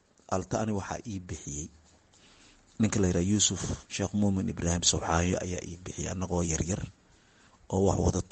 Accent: Qoryooley, Lower Shabelle, Somalia; born there; anigu horta waxaan ku dhashay degmada Qoryooley ee gobolka Shabeellaha Hoose.

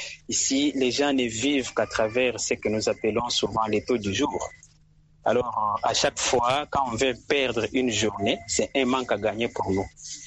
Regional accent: Lubumbashi, Haut-Katanga, DR Congo; la manière dont cette journée a été célébrée ici chez nous à Lubumbashi

